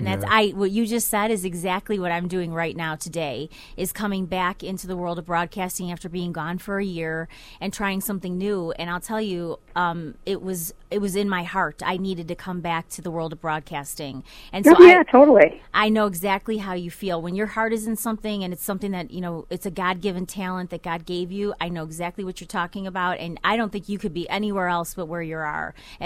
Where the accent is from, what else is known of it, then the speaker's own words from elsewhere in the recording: Chesterland, Ohio, United States; coming from our little small town that we grew up in Chesterland, and then, you know, going outside of that box and trying to do something big.